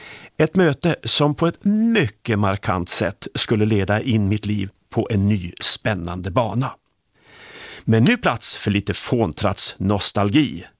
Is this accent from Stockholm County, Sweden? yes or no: no; Härnösand, Västernorrland County, Sweden; Jag är uppvuxen i Härnösand, student på naturvetenskapliga gymnasielinjen, reallinjen som det ju hette på den tiden